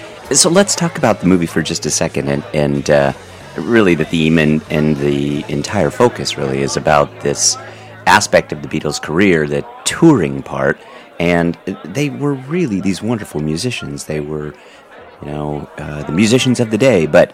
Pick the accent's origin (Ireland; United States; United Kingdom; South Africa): United States; San Francisco, California; I was born in San Francisco, and my family lived there in the Daly City community just above Thornton Beach. I say this because we lived fairly close there in South San Francisco to the Cow Palace and to Candlestick Park.